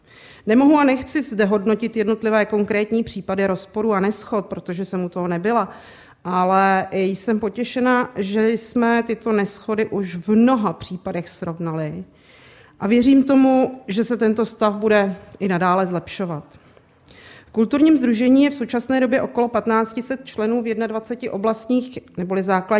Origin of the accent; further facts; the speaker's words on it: Jablonec nad Nisou, Liberec Region, Czechia; pocházím z Jablonce, z této oblasti, kde byla velmi silná německá menšina po válce.